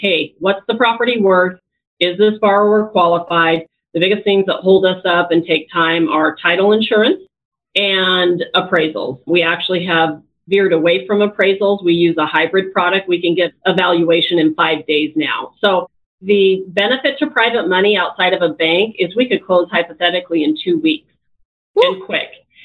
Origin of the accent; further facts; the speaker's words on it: Spokane, Washington, United States; So Coeur d'Alene, Idaho is right next to Spokane, Washington. I'm originally from Spokane